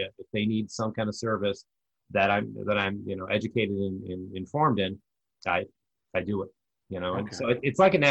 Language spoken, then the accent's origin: English; United States; I like freedom. I'm an American, right?